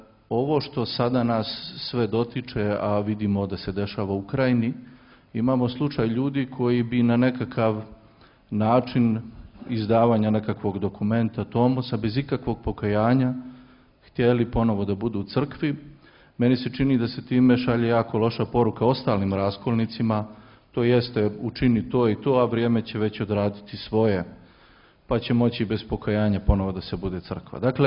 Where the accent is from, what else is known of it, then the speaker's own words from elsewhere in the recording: Doboj, Republika Srpska, Bosnia & Herzegovina; now in Vienna, Austria; rodom sam iz Doboja, a već više od deceniju služim u dijaspori u Beču